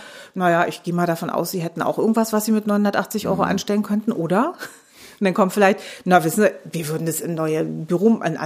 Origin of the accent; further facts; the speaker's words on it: Berlin, Germany; auch als Berliner muss man natürlich auch für die Schwaben unter uns eine gute Antwort parat haben.